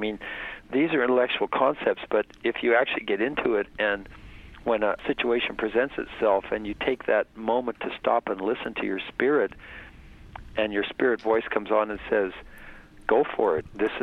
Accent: United States; moved away as an adult; now in Canada; I grew up in America to start with, and then I organized draft resistance and stuff during the war in Vietnam

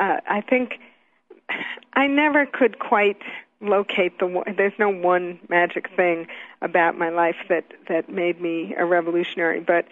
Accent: New York, United States; And I grew up in New York, so I saw the conditions under which black people and later Puerto Rican people were forced to live.

